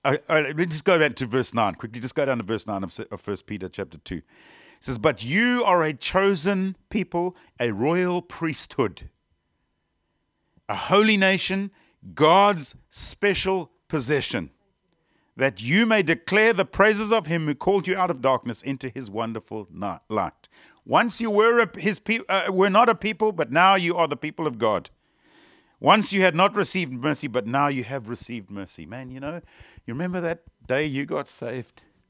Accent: South Africa; Now, I come from South Africa. We have wine in South Africa, we have vineyards down in the Cape

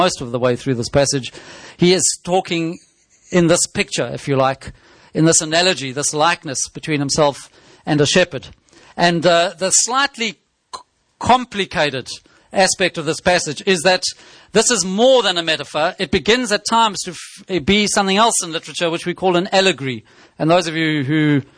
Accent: South Africa; now in United Kingdom; Growing up in South Africa

